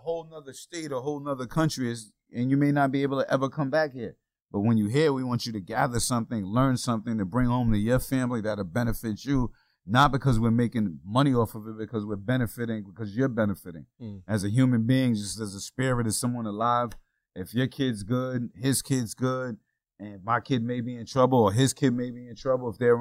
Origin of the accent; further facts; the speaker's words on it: Yonkers, New York, United States; I'm from Yonkers, New York, and made it rapping.